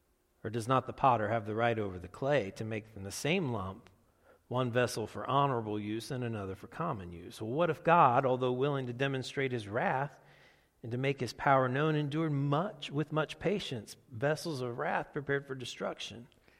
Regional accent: Hicksville, United States; and I grew up in Hicksville, so we're driving down 18.

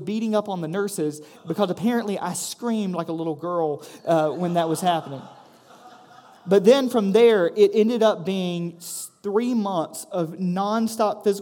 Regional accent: Stoneville, North Carolina, United States; I grew up in Rockingham County, grew up in Stoneville

